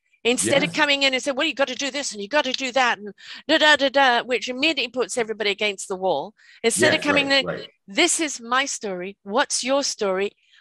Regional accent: United Kingdom; I'm British

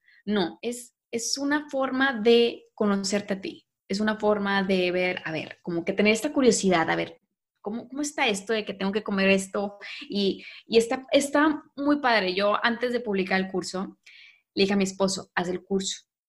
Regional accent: Nuevo León, Mexico; se fue dando de forma natural, digo, como persona regia, donde hay carnes asadas, pues, seguido.

